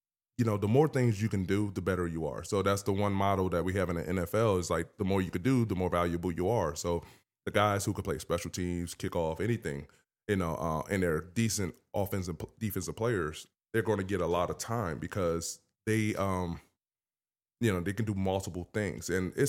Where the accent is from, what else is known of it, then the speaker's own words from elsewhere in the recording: Glassboro, New Jersey, United States; So I'm from Glassboro, New Jersey, little small town in New Jersey outside of Philly.